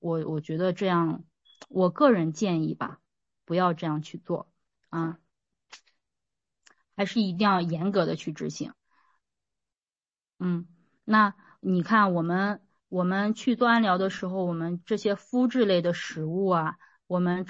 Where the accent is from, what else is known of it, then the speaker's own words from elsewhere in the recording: North China, China; 因为我是北方人，我就特别爱吃面食。